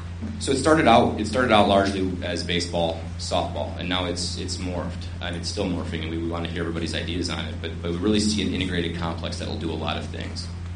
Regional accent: Franklin, Wisconsin, United States; I born and raised in Franklin, grew up on the home on 92nd and Rawson with the baseball field.

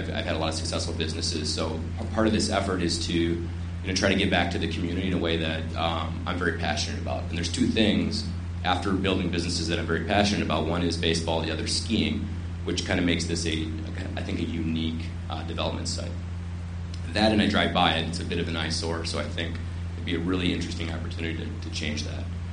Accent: Franklin, Wisconsin, United States; I born and raised in Franklin, grew up on the home on 92nd and Rawson with the baseball field.

